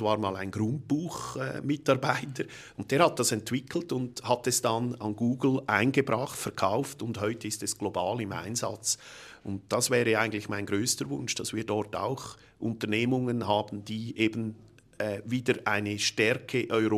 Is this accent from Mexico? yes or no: no; Ruswil, Lucerne, Switzerland; ich stamme aus Ruswil, das ist im Kanton Luzern eigentlich der Ort, wo die katholisch-konservative Bewegung entstanden ist, die heutige Mitte.